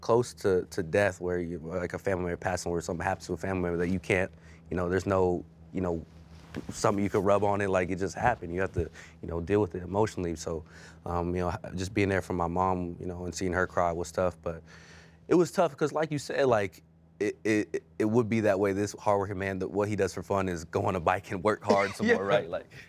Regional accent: Las Vegas, Nevada, United States; I'm from Vegas and I didn't know about Gorman until I was finishing my eighth grade year.

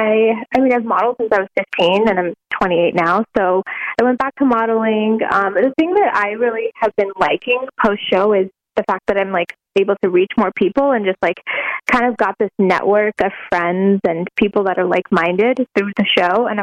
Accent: New Jersey, United States; I grew up in Jersey, actually.

